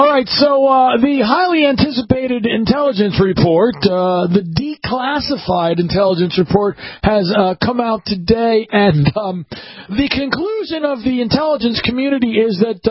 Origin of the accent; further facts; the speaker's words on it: Washington, District of Columbia, United States; But even if you go to the Washington Post, because, again, that's my hometown newspaper.